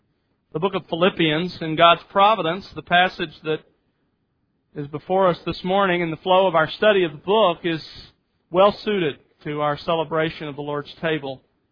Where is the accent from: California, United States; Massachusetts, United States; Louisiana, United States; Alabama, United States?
Alabama, United States; I remember one in particular when I was growing up in South Alabama. My father was the music minister in a Southern Baptist church